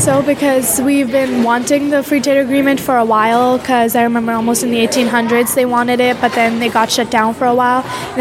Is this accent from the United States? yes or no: no; Pakistan; born there; No, I was born in Pakistan.